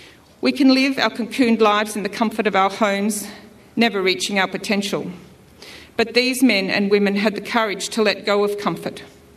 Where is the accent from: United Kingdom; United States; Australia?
Australia; Reservoir, Victoria; As a child, growing up in Reservoir, I did not feel brave